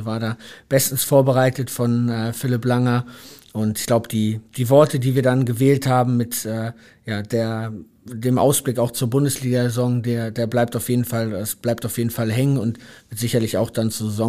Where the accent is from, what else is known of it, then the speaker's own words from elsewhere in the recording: Hamburg, Germany; weil es halt meine Heimatstadt ist und mein Verein